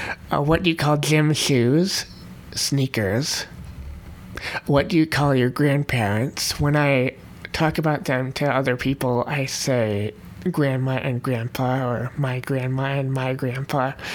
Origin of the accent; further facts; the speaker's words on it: Michigan, United States; And I'm from Michigan in the U.S.